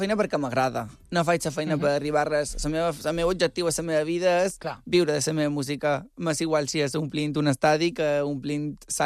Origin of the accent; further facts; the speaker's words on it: Andratx, Balearic Islands, Spain; Soc d'Andratx i el nostre mallorquí tampoc és el millor del món.